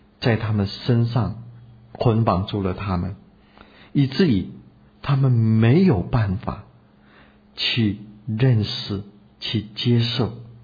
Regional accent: Fujian, China; 在我的同胞中间，我是福建人，我有机会向福建人传

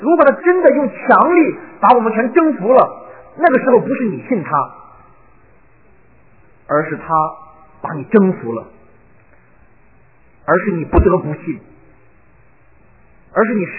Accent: China; 我们中国人讲最大的不道德就是不孝

